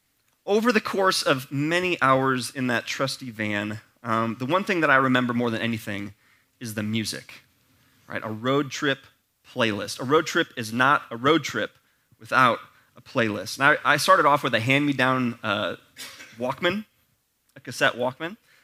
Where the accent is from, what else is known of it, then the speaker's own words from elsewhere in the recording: Wisconsin, United States; So I grew up in Wisconsin, and I had Wisconsin. We had family in New York State